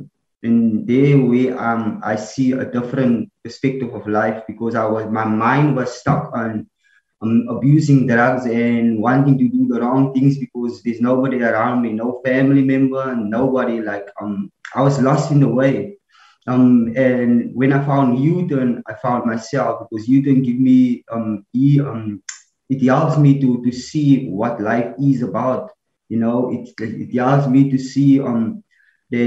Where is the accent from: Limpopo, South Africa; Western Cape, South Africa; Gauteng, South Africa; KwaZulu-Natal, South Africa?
Western Cape, South Africa; Mitchells Plain; I'm originally from Mitchell's Plain